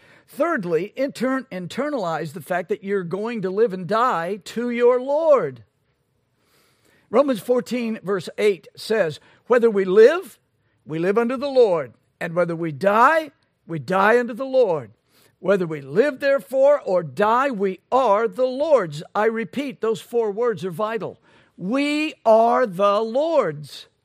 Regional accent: United States; I grew up in America.

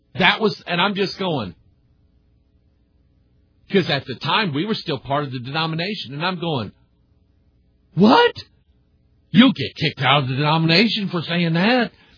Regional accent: United States; Anyway, I love being an American. I really do. I love my country.

